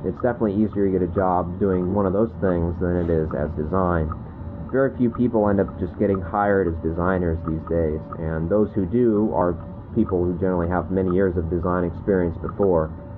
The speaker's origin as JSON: {"language": "English", "region": "Colorado", "country": "United States", "tie": "born or raised there", "said": "I went back to where I grew up in Colorado for a few weeks."}